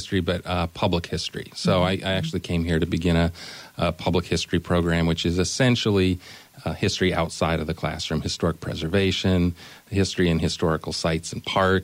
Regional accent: Spokane, Washington, United States; So I am originally born and raised in Spokane, Washington, though.

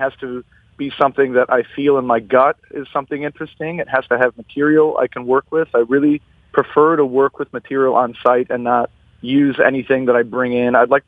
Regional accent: Redford Township, Michigan, United States; I grew up in Redford Township, and then for high school, I moved to Livonia.

